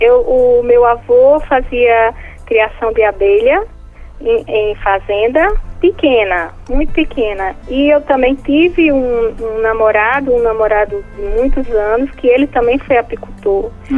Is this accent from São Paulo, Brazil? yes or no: no; João Pessoa, Paraíba, Brazil; also born or lived in Campina Grande; eu nasci em Campina Grande, mas morei... Não cheguei nem a viver em Campina, porque o médico da minha mãe era de lá, de Campina Grande. Então ela passou só menos de um mês e me trouxe para João Pessoa. Só que os meus pais são sertanejos